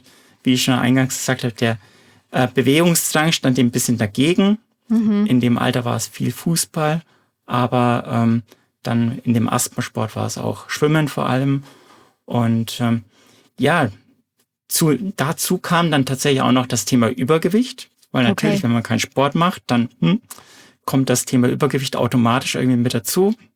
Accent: Bavaria, Germany; also born or lived in Munich; Und an meinen Dialekt hört man sich. Ich bin eigentlich ursprünglich aus Mittelfranken, hatte eine kleine Ecke gemacht über München und dann bin ich hier in der Nähe von Karlsruhe gelandet.

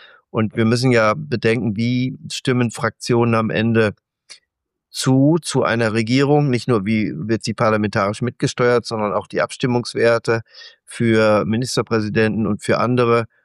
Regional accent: North Rhine-Westphalia, Germany; sie ist eben eine Westfälin, ne? Insofern Landsmännin von mir

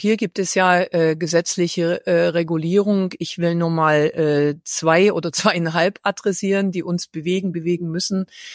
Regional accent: East Germany, Germany; Ich komme ja hier aus Ostdeutschland

